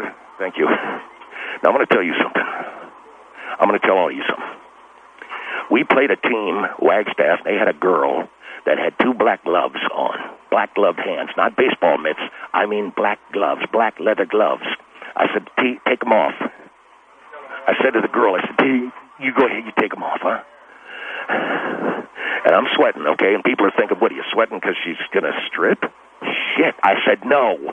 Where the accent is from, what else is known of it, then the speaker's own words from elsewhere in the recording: South Pasadena, California, United States; also born or lived in San Antonio, United States; actually, I grew up in San Antonio, Texas, and then we moved out here to California.